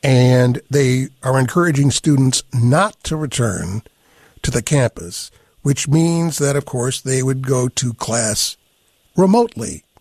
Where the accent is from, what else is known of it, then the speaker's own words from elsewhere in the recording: Ann Arbor, Michigan, United States; Ann Arbor is my hometown, but that's not why we have you on the air. My father was a sociology professor at the University of Michigan